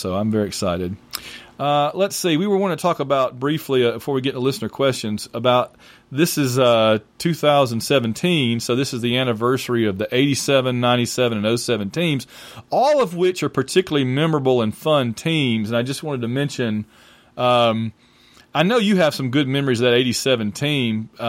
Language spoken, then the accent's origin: English; Sylacauga, Alabama, United States; They got married in Sylacauga, my hometown.